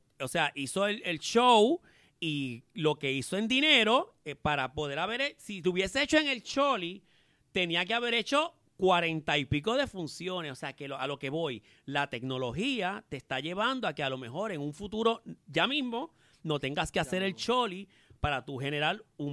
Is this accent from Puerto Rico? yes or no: yes; Carolina, Puerto Rico; pues yo me crié en Carolina.